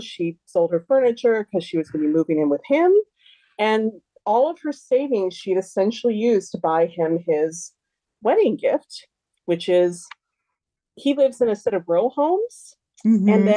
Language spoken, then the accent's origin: English; United States; now in Sweden; it allowed me to sort of use my own experiences as an American coming to Sweden.